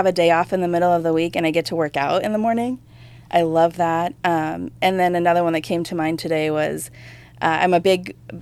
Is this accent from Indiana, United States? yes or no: no; Santa Maria, California, United States; also born or lived in Long Beach / Singapore; now in Phoenix, United States; Santa Maria.